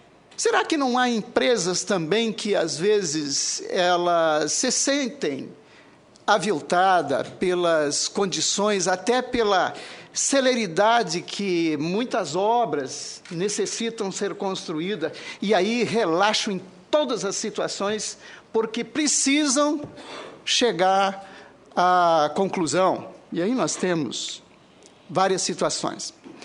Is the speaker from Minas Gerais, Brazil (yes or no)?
no; São Luiz Gonzaga, Rio Grande do Sul, Brazil; Sou lá do São Luís Gonzaga.